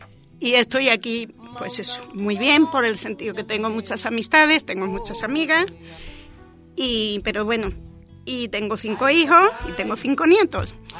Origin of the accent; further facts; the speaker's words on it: Trujillo, Extremadura, Spain; also born or lived in Collado Mediano; now in Madrid, Spain; Yo soy de Extremadura, de la provincia de Cáceres, de un pueblo que se llama Trujillo. Pero he estado viviendo en la sierra, en Collado Mediano, no sé si ustedes sabrán, 34 años.